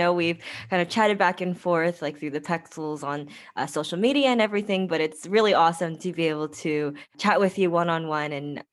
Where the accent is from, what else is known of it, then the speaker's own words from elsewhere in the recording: Toronto, Ontario, Canada; growing up in North America and around the Toronto area